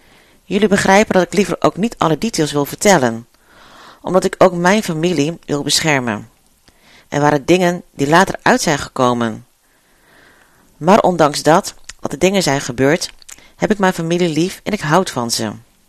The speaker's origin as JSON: {"language": "Dutch", "country": "Netherlands", "tie": "born there", "said": "leg maar eens aan kinderen uit dat je gewoon in Nederland geboren bent."}